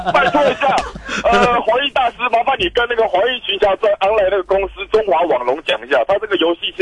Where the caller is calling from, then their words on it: Taichung, Taiwan; 我是台中的